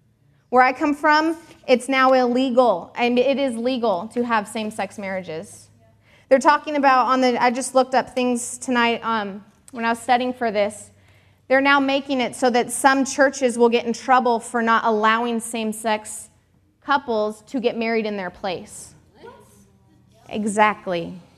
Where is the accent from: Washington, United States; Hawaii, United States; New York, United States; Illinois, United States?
Washington, United States; I'm from Washington State. Canada is 3 hours north of me from my home.